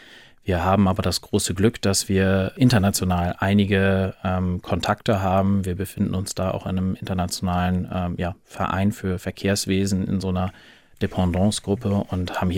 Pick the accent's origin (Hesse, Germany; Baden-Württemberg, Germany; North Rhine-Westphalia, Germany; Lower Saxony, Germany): Lower Saxony, Germany; Buchholz; Also aus meiner Kindheit heraus tatsächlich die Linie 62, Sie haben es ja schon gesagt, gebürtiger Buchholzer